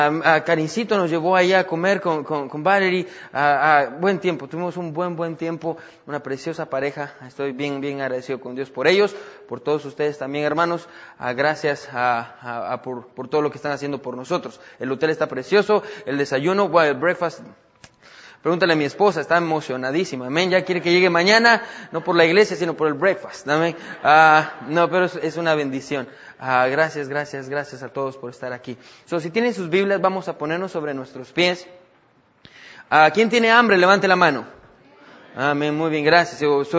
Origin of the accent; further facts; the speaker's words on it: Guatemala; Yo soy de Guatemala, soy puro chapín.